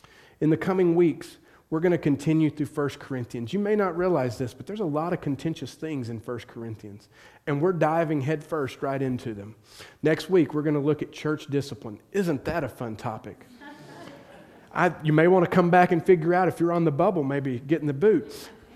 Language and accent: English; the South, United States; I am from the South. Where I'm from, I still hear stories of people that say, you go worship with your own people.